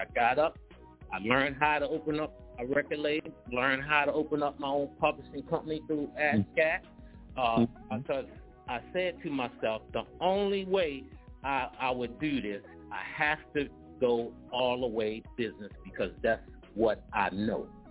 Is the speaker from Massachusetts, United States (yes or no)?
no; Baltimore, Maryland, United States; My hometown is Baltimore, Maryland.